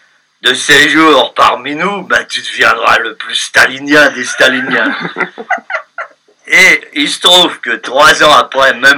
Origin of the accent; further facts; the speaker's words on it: Metz, Grand Est, France; le tribunal des forces armées de ma ville natale, la ville de Metz.